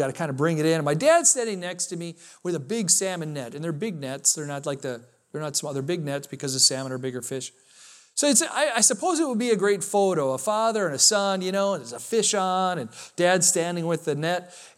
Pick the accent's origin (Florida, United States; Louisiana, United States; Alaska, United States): Alaska, United States; Just for context, I grew up in Alaska. And a lot of my experiences in childhood were formed there, and it's not like Wisconsin.